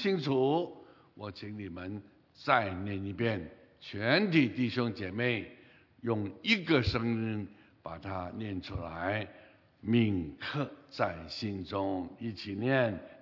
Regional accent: Hong Kong; also born or lived in Singapore / Malaysia / Canada; 我们在香港长大，我们看自己是香港人，

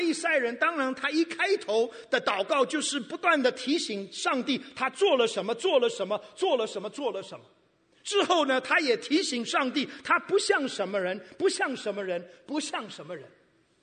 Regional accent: Taiwan; 我是在台湾出生长大的

